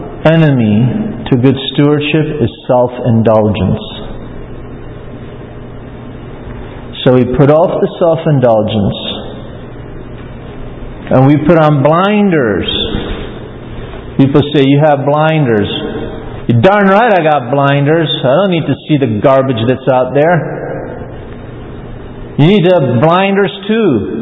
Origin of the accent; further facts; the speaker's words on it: United States; I'm an American, and I have the right to free speech